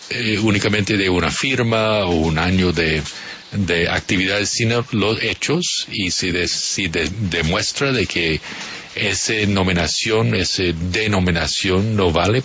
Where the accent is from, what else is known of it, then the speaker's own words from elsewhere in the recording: Virginia, United States; Yo soy del estado de Virginia en Estados Unidos y tenemos montañas un poco parecidas.